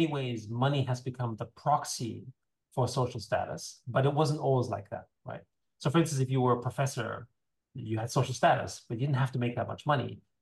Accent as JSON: {"language": "English", "country": "Austria", "tie": "born or raised there", "said": "So I grew up in Austria. I'm a child of the 70s."}